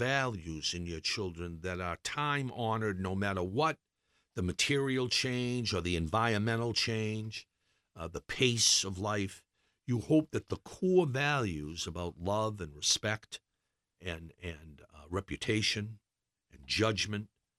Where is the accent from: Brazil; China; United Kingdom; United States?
United States; Brockton, Massachusetts; I grew up in Brockton in a very loving family with my brother and sister.